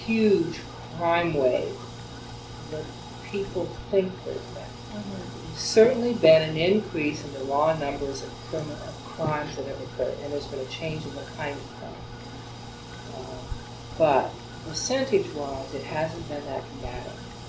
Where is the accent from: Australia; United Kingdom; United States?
United States; Worthington, Ohio; When I grew up in Worthington, Ohio, in our police force, we knew every officer's name.